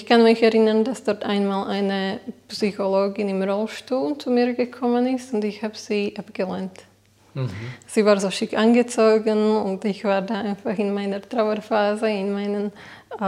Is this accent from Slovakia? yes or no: yes; Nitra, Nitra Region, Slovakia; Bin aus der Slowakei, aus Nitra. Bin 32 Jahre alt.